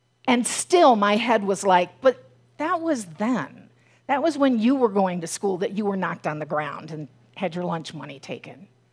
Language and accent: English; Cleveland, Ohio, United States; I grew up outside of Cleveland, and there was a major division between Cleveland and the suburbs, as there is in many cities.